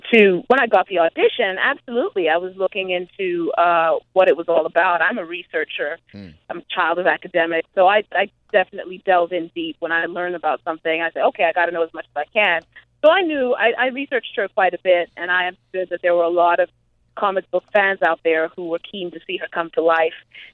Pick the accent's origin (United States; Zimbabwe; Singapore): Zimbabwe; I grew up in Zimbabwe, but he was very, very well known there.